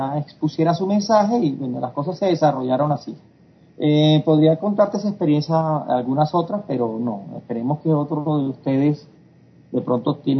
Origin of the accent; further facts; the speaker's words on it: Barranquilla, Atlántico, Colombia; en la ciudad de Barranquilla, que es la ciudad de donde soy oriundo, en Colombia, es una ciudad costera